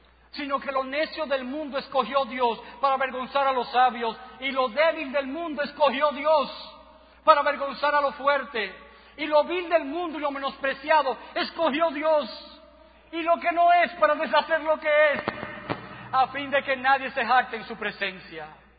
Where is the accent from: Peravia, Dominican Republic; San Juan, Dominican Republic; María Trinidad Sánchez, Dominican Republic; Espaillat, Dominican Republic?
María Trinidad Sánchez, Dominican Republic; Nagua; Puedo recordar, aún cuando pequeño, viviendo en mi pueblo natal, en Nagua